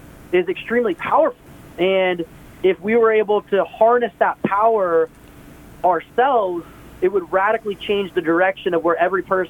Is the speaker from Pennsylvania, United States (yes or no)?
no; Santa Ana, California, United States; I grew up in Southern California, but very poor, living in a one-bedroom apartment, you know, in like Santa Ana